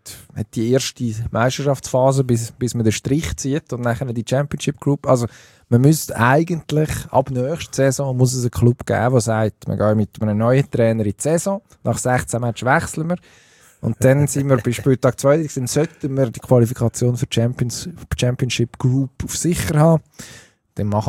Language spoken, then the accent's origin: German; Switzerland; Eine Nationalmannschaft, die wir als Schweizer immer finden, ja, also, wenn wir die Deutschen nicht schlagen, dann können wir den Laden gleich zumachen.